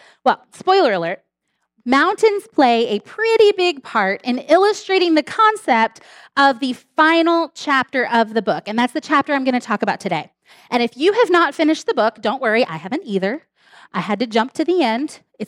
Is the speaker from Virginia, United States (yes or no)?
yes; Harrisonburg, Virginia, United States; moved away as an adult; I am originally from Virginia. That's where I grew up. I lived there until I was in my 20s. My entire family still lives there. And I'm specifically from a place near Harrisonburg, Virginia, which is in the Shenandoah Valley.